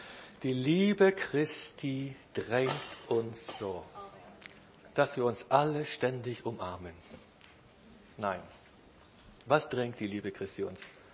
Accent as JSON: {"language": "German", "region": "Northern Germany", "country": "Germany", "said": "er ist ein Süddeutscher, ich bin ein Norddeutscher."}